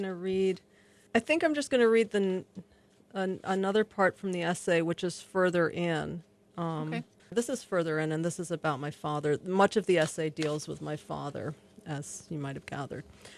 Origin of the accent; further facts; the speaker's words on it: New York, United States; I mean, even though we grew up in New York, we were not part of any of the small sort of groups there.